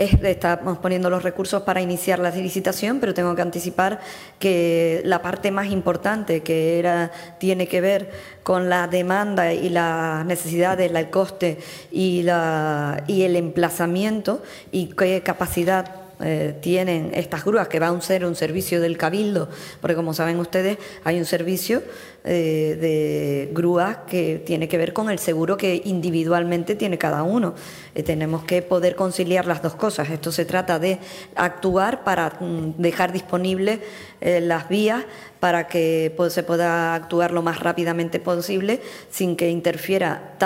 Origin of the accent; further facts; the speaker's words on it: Canary Islands, Spain; Y yo, como canaria, lo que deseo es que el Centro de Vulcanología esté emplazado en Canarias